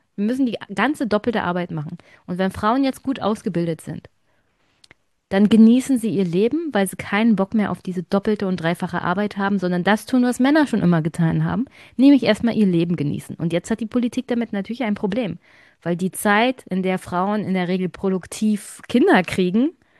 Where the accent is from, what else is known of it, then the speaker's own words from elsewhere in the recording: East Germany, Germany; für mich als Ostdeutsche